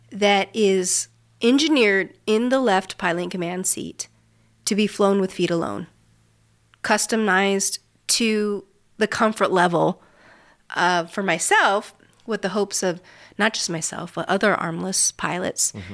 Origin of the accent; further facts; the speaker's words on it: United States; born there; I feel fortunate that I was born in the United States to a more accepting.